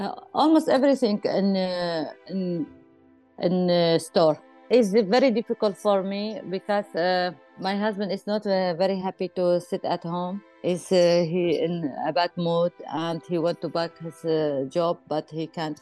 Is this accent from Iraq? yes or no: yes; Iraq; English is a second language; I told him yes, I am Arabic, and she said, where are you from? I told him I am from Iraq.